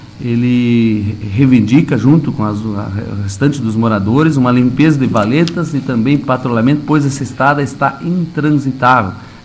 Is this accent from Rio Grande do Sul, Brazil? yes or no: yes; Rincão Despraiado, Rio Grande do Sul, Brazil; eu resido nessa, nasci e me criei no Rincão Despraiado